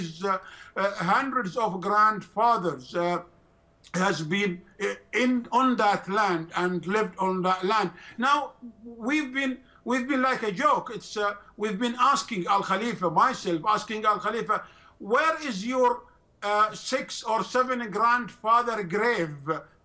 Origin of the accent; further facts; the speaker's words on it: United Kingdom; we are in London, I am a British national